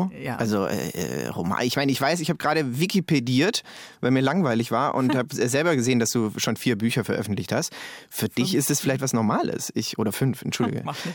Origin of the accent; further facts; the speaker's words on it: Konstanz, Baden-Württemberg, Germany; now in Berlin, Germany; Ich komme ja aus Konstanz, es ist ja im Badischen unten und da sind wir sehr, sehr Fasnachtstraditionsverbunden.